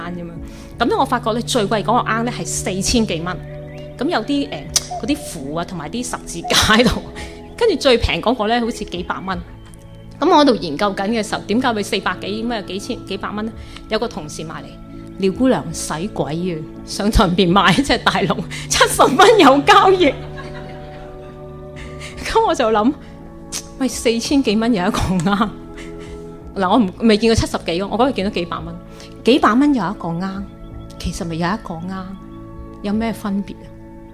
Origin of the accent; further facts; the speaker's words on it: Guangdong, China; 那我們廣東人呢不知道有些數目我忘記了